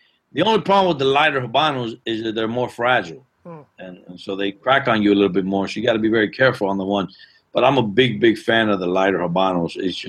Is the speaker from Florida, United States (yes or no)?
yes; Miami, Florida, United States; I grew up in Miami, and I'm a big Dolphin fan.